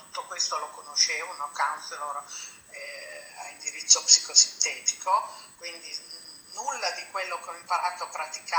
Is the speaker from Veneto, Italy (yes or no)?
no; Turin, Piedmont, Italy; io sono di Torino